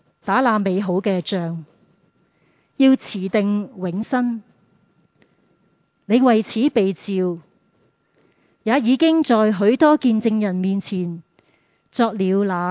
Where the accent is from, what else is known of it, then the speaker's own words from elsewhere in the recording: Hong Kong; 今日我哋作为香港人，